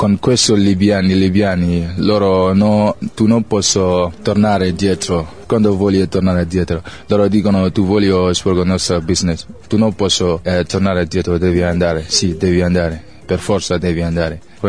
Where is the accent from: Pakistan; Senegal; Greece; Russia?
Senegal; Italian is a second language; now in Italy; io solo che scuola ho stato facendo a Senegal, quindi quando io ho uscito nel mio paese non posso trovare un lavoro a fare